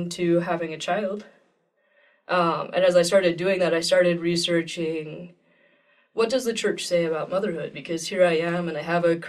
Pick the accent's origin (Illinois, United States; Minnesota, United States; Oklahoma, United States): Illinois, United States; Nauvoo; For part of my childhood, we grew up near Nauvoo. And so we regularly would visit the Nauvoo area.